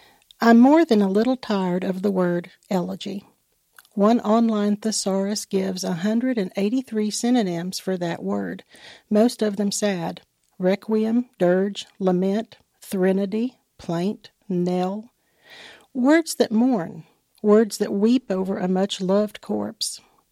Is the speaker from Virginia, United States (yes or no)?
yes; Virginia, United States; also born or lived in Tennessee; now in Kentucky, United States; Well, I was born in Northeast Tennessee, and I grew up in Southwest Virginia. And then I moved to Kentucky